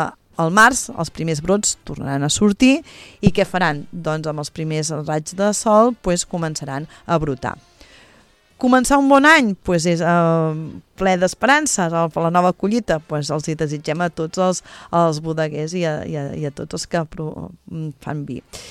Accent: Manresa, Catalonia, Spain; jo soc de Manresa

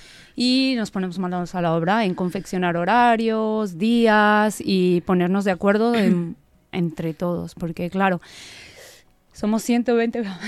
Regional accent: Bolivia; yo soy de Bolivia, y es muy distinto al que imparten aquí

